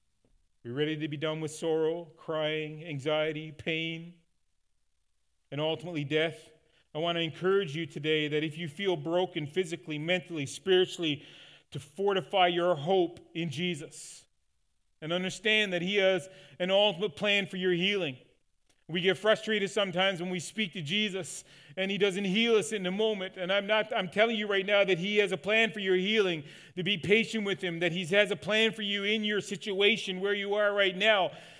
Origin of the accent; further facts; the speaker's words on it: Newfoundland and Labrador, Canada; Newfoundlanders, right? We're one of the Gentiles, and I'm thankful for it. And if you're wondering where my accent came from, there you go.